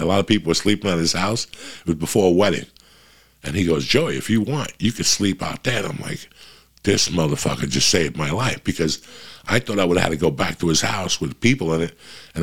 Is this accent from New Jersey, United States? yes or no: yes; New Jersey, United States; I grew up in Jersey, guys.